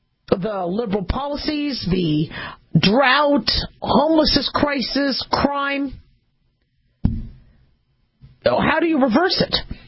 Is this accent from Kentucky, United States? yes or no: no; California, United States; And I was born in California. I'm from California.